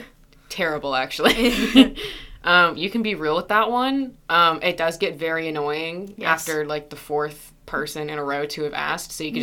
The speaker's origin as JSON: {"language": "English", "region": "Southern United States", "country": "United States", "tie": "born or raised there", "said": "Now, as a Southerner born and bred, I know I don't sound like it."}